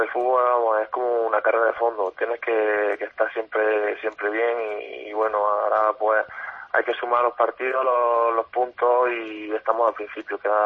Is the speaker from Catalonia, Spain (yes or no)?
no; Jaén, Andalusia, Spain; sí, sí, soy de Jaén